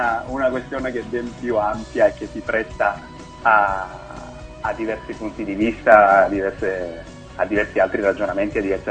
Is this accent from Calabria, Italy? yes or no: no; Taviano, Apulia, Italy; Quindi sarò stasera in Salento, a casa, a Taviano in particolare, con uno spettacolo di musica e parole